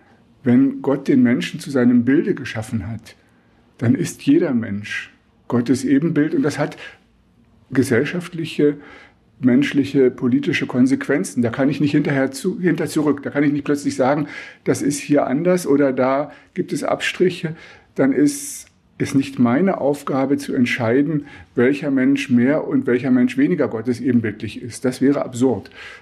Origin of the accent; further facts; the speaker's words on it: Germany; Ich bin aufgewachsen in der DDR, habe studiert in der Wendezeit